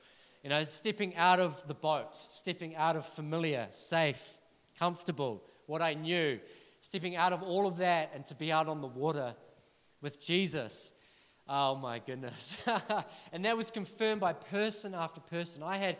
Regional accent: New Zealand; Now, I'm a Kiwi male.

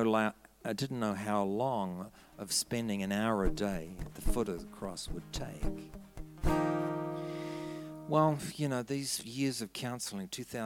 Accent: New Zealand; I said, I'm a Kiwi bloke.

